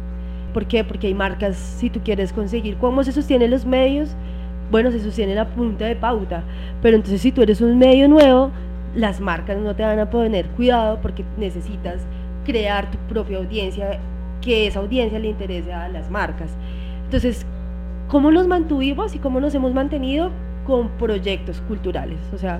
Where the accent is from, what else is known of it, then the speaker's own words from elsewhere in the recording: Bogotá, Colombia; excepto yo, soy de Ingativá, entonces soy como la infiltrada ya en la localidad